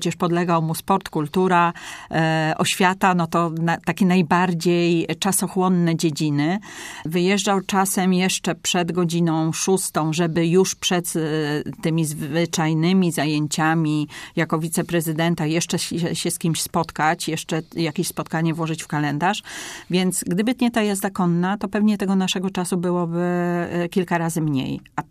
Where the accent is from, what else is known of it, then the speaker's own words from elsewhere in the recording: Poznań, Greater Poland Voivodeship, Poland; moją duszę rasowej poznanianki z dziada pradziada